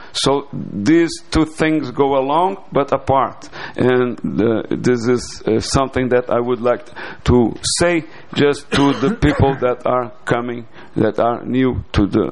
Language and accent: English; Brazil; English is a second language; I'm with the GNSO Council. I'm from Brazil.